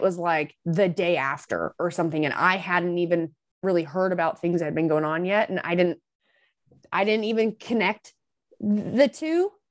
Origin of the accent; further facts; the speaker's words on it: Utah, United States; which I'm from Utah, hunting, guns.